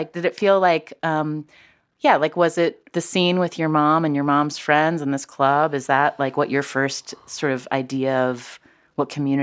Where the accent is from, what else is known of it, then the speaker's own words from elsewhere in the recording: Charleston, West Virginia, United States; Oh, I grew up in Charleston, West Virginia.